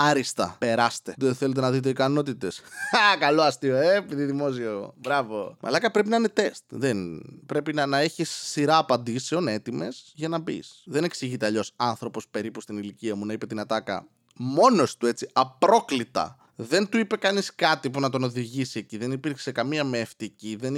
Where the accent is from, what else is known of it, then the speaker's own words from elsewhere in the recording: Serres, Central Macedonia, Greece; Είμαι από τις Σέρες, έτσι.